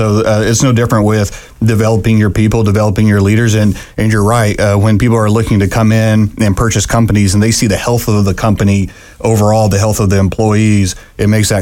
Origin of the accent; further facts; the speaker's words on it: Kansas City, Missouri, United States; So we're really excited to be bringing these world-class speakers into my hometown, all of our hometown in Kansas City.